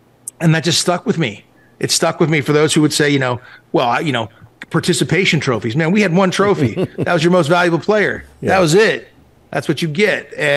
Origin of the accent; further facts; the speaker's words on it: Malibu, California, United States; And that's kind of how it went growing up in Malibu.